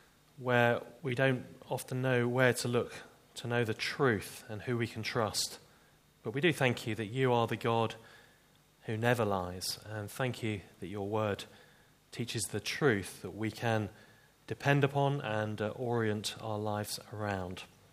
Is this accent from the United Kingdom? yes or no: yes; England, United Kingdom; well, I'm an Englishman, a southerner. I'm middle class